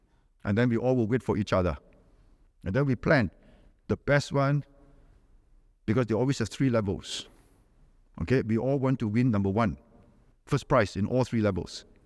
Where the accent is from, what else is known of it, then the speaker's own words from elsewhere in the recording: Malaysia; now in Singapore; when we came over from Malaysia to Singapore, when my dad brought us all over here